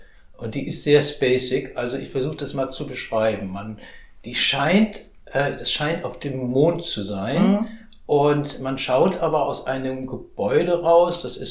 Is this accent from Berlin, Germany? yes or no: no; Hesse, Germany; born there; wo ich bin ja auch in Hessen geboren.